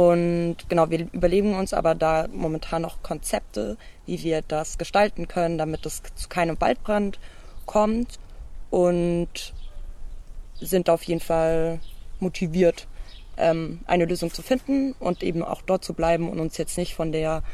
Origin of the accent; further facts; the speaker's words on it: Duisburg, North Rhine-Westphalia, Germany; Ich komme aus Duisburg und bin gerade im Wald.